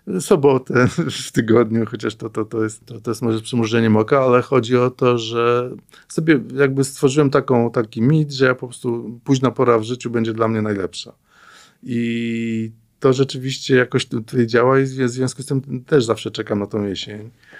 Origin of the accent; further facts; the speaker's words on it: Gdańsk, Pomeranian Voivodeship, Poland; ja się jestem gdańszczaninem od urodzenia, natomiast w młodości się dziwiłem, co ludzie widzą w morzu.